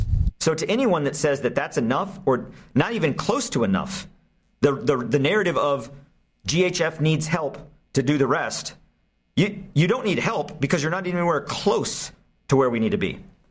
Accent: United States; concerns me as an American.

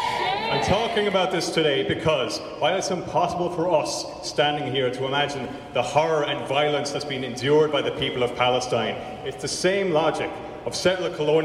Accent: Ireland; I'm from Ireland, where we endured and resisted settler colonialism for 700 years.

